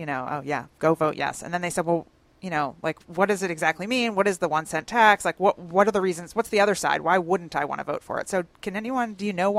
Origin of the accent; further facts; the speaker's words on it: Northeast, United States; I'm from the Northeast originally. We've talked about that before, too.